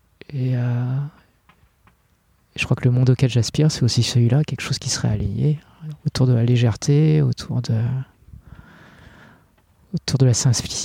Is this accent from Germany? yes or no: no; Cambodia; now in France; dans mon pays d'origine, le Cambodge, et aussi dans les pays voisins, au Vietnam et aux Philippines.